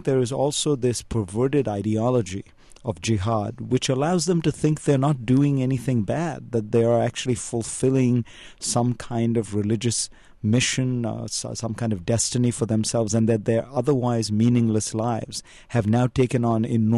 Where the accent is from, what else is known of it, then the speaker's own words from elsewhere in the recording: Mumbai, Maharashtra, India; I grew up in Mumbai.